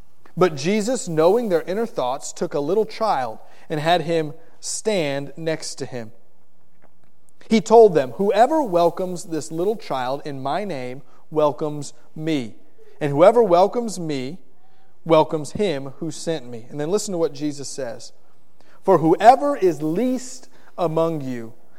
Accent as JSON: {"language": "English", "region": "Florida", "country": "United States", "tie": "born or raised there", "said": "I have a grandmother who took me in for a year after a bad hurricane where I grew up in South Florida."}